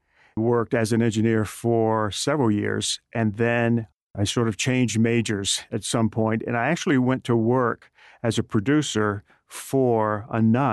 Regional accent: Birmingham, Alabama, United States; Okay, I was born in Birmingham, Alabama, went to Catholic schools there, and went to the University of Notre Dame, which I loved, being an Irish.

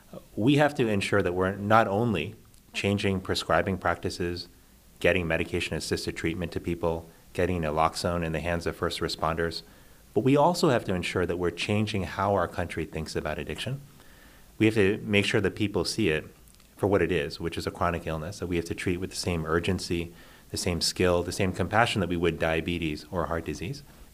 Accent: Miami, Florida, United States; And growing up in Miami, you know, we knew, even when I was younger, that HIV was a problem

